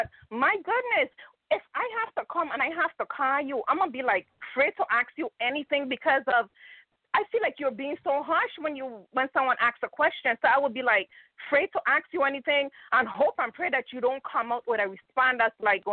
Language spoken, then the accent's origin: English; U.S. Virgin Islands; I'm calling from the Virgin Islands.